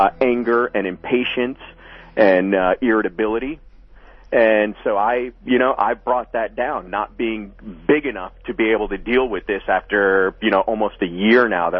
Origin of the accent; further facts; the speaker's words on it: Napa, California, United States; I'm from Napa.